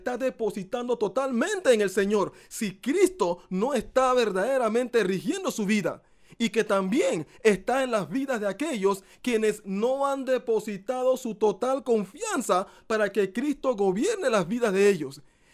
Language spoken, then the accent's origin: Spanish; Panama; Pero Panamá es mi casa, Panamá es mi tierra.